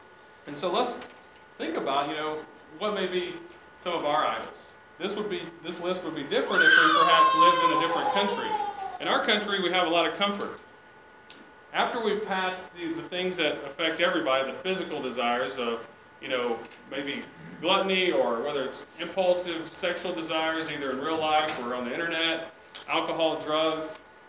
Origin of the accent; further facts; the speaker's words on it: Alabama, United States; I'm from Alabama. A lot of people where I'm from, small town, they still live there, you know?